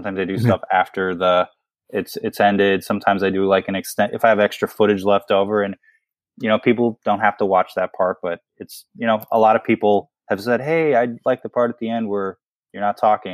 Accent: Missouri, United States; also born or lived in Arkansas; I grew up in Missouri and Arkansas, so fishing and hunting was kind of like where I started out. And as an adult, I've kind of moved away from rural areas

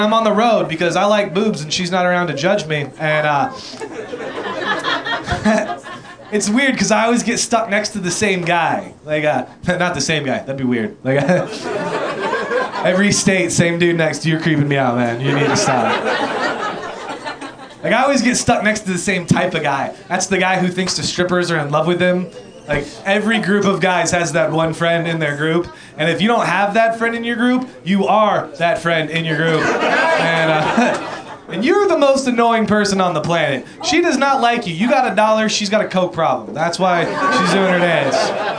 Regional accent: Portland, Oregon, United States; I'm from Portland, Oregon. That is the strip club capital of the lower 48.

